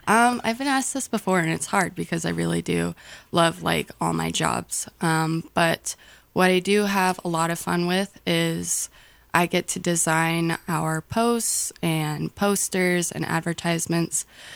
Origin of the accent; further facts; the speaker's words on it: Grangeville, Idaho, United States; I moved around a lot, but I am originally an Idahoan.